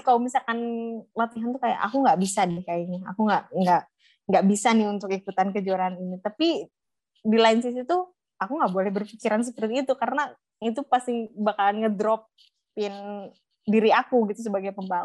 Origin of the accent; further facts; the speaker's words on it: Bandung, West Java, Indonesia; first time aku juga untuk balap di kota Bandung ya, kayak this is my city gitu